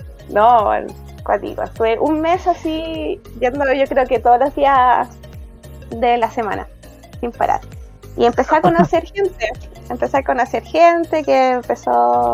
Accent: Coyhaique, Aysén, Chile; also born or lived in Santiago; yo soy de Coyhaique, nací acá. Luego me fui a estudiar a Santiago. 8 años estuve allá y allá conocí la escalada.

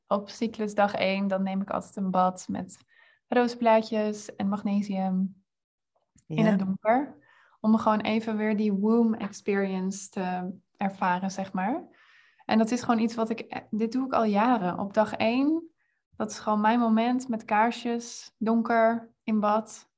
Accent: Netherlands; wij schoten gewoon allemaal vol als Hollanders daar in de kamer

